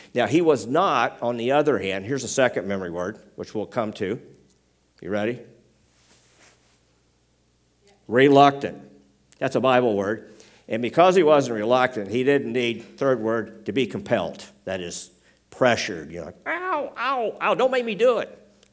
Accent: Tennessee, United States; accent: Tennessee; now in Canada; That's what they'd say where I come from. In case you're wondering about my accent, Tennessee.

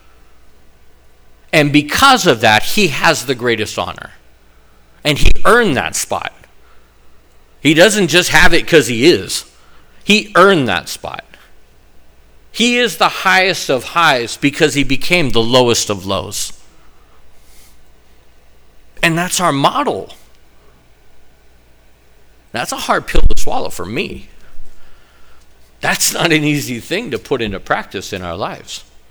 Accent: California, United States; I grew up on highways in California. We drive crazy.

